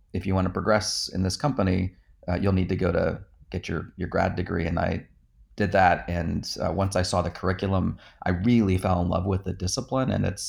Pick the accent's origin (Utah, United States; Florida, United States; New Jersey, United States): New Jersey, United States; But I grew up in New Jersey, and half of the population in New Jersey wanted to grow up and be a lawyer. And I was in that half.